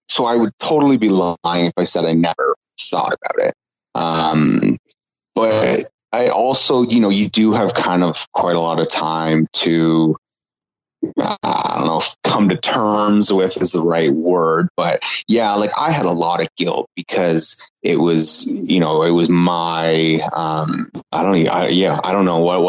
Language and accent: English; London, Ontario, Canada; especially in my hometown of London, you know, like the response has, it's kind of humbling at times